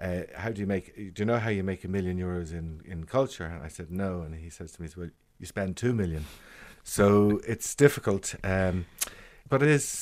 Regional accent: Dublin, Leinster, Ireland; also born or lived in Cork; now in Belgrade, Serbia; I'm from Dublin, but I actually went to university the second time in Cork, in UCC.

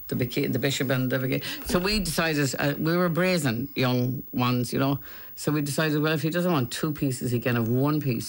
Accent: Galway, Connacht, Ireland; So Michael Brown was the bishop when we were growing up in Galway.

